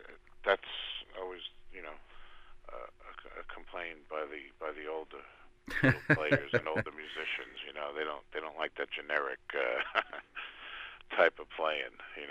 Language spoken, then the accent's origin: English; Brooklyn, New York, United States; Growing up in Brooklyn, I lived around the corner from fiddle players